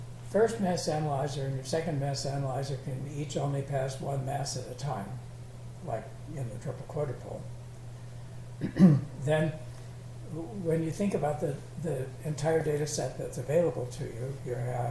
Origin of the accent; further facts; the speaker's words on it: Minnesota, United States; Well, you know, I grew up in Minnesota.